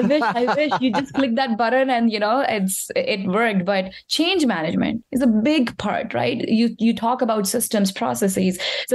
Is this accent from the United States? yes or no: no; India; So I was born and raised in India